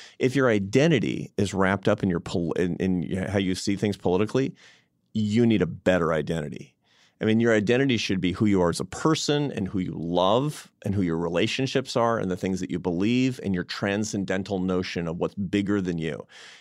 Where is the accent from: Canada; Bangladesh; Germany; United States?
United States; Seattle, Washington; And I was in Seattle, my hometown, and right after the election in 2016.